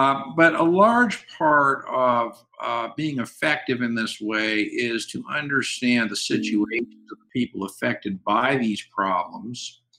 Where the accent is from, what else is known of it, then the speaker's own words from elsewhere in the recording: Canada; So I think I identify primarily as being a Canadian citizen